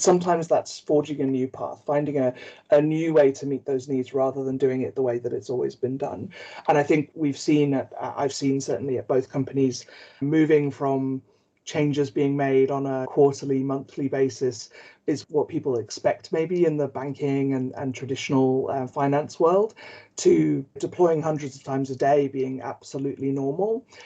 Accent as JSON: {"language": "English", "country": "South Africa", "tie": "born or raised there", "said": "I grew up white in South Africa during apartheid."}